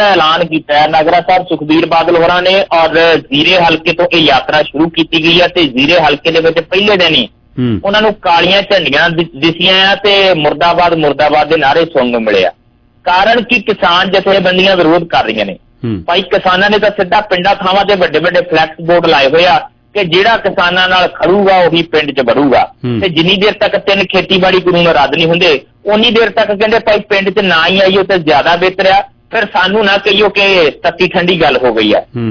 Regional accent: Punjab, India; ਦੁਆਬੇ ਵਾਲਿਆਂ ਨੂੰ ਮਾਫ ਕਰਨਾ, ਮੈਂ ਵੀ ਦੁਆਬੇ ਦਾ ਹੀ ਹਾਂ, ਪਰ ਦੁਆਬੇ ਵਾਲੇ ਸੁੱਖ ਰਹਿਣੇ ਹੋਏ ਹੋਏ ਆ।

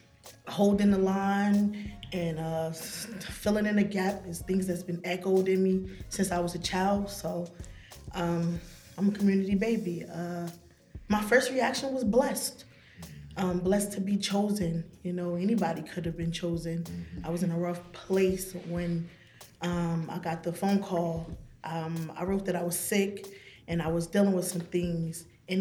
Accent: Newark, New Jersey, United States; I was born and raised in Newark, West Ward. Grew up in the Ivy Hill section of Newark.

